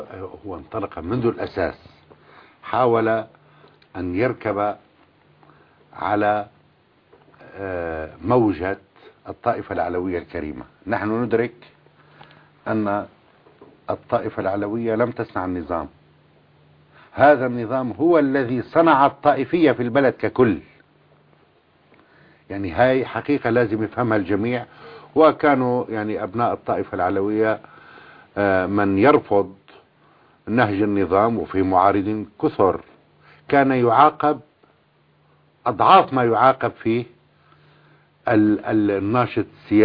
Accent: Homs, Homs Governorate, Syria; وأنا من حمص

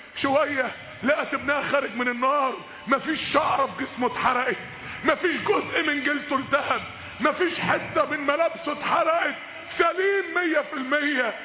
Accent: Mansoura, Dakahlia, Egypt; عندنا في المنصورة برضو طفل

